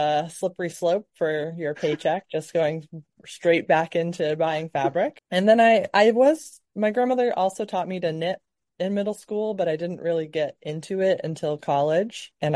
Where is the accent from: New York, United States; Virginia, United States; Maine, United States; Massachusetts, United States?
Maine, United States; Bangor; I grew up in the Bangor area.